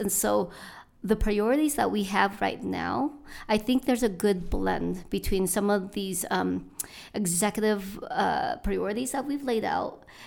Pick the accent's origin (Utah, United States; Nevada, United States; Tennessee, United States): Utah, United States; Salt Lake City; also born or lived in Vietnam; So my family, we are refugees from Vietnam. My dad fought in the Vietnam War with the Americans. So we came to the U.S. as political asylums after the war, and came to Utah in 92. Grew up on the west side of Salt Lake.